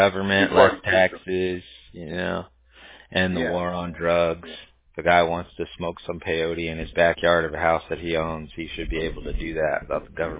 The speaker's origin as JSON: {"language": "English", "town": "Huntington Beach", "region": "California", "country": "United States", "tie": "born or raised there", "also_born_or_lived": "Santa Ana", "said": "No, I was born in Santa Ana. They don't actually have a hospital where you can be born there. You could either be born in Santa Ana or Newport Beach. But, yeah, my parents brought me home from the hospital."}